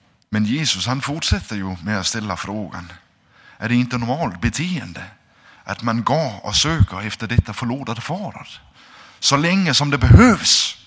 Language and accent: Swedish; Denmark; Runt om i missionshusen hemma i Danmark, de här gamla missionshusen, då hade vi också såna här fantastiska tavlor